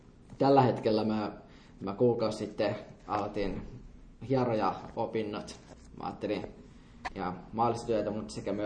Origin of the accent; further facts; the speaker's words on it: Vaasa, Ostrobothnia, Finland; Mä oon syntynyt tosiaan Vaasassa